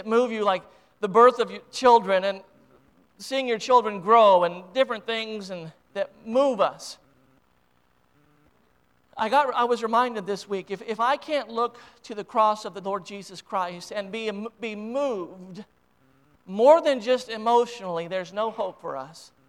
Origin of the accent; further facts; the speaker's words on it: United States; it's something that, as an American, it's something that every time I watch those vicious, those evil attacks on our great nation